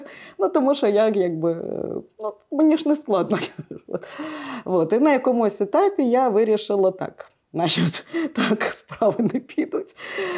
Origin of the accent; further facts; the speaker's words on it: Chișinău, Moldova; now in Lviv, Ukraine; Я взагалі виросла в Кишиньові. І потім, коли ми переїхали до Львова